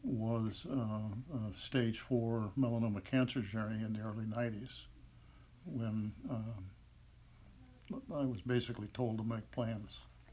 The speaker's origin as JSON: {"language": "English", "town": "Westchester", "region": "California", "country": "United States", "tie": "born or raised there", "said": "I grew up in Westchester, California, adjacent to LA International Airport. I'm the eldest of three sons. Parents grew up in a small town in Indiana of 300 people. So I was raised by Hoosiers in Southern California"}